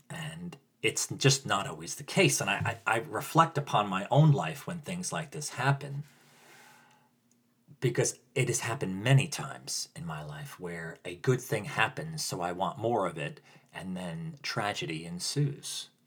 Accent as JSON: {"language": "English", "region": "New Jersey", "country": "United States", "tie": "born or raised there", "accent": "Jersey", "said": "but I grew up in New Jersey. I just sounded very Jersey by saying that."}